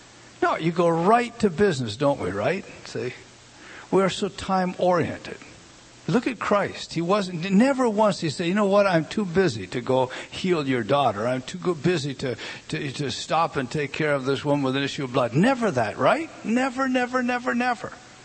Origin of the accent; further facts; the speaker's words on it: United States; I commented to him this, being the American that I am.